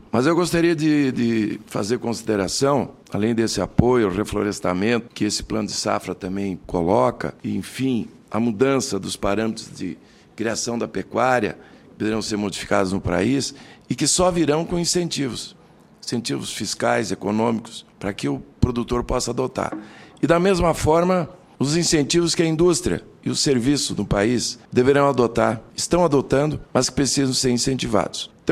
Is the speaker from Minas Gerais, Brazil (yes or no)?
no; Mato Grosso, Brazil; eu venho do estado do Mato Grosso, onde eu atuo na área de produção agropecuária.